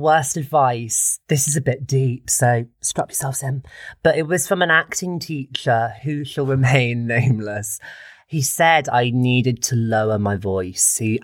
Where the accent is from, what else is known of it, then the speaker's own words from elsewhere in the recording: West Midlands, United Kingdom; I'm just outside of Birmingham, a really teeny tiny village called Alfkirk.